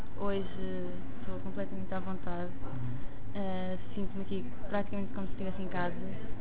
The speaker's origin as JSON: {"language": "Portuguese", "region": "Viseu", "country": "Portugal", "said": "Venho de Viseu."}